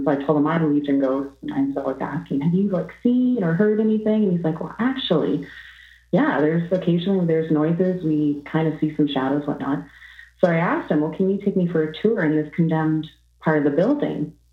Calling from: Ontario, Canada; calling from Ontario, Canada.

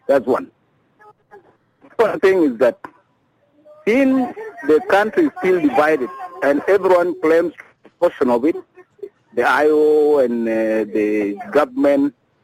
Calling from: Bor, Jonglei, South Sudan

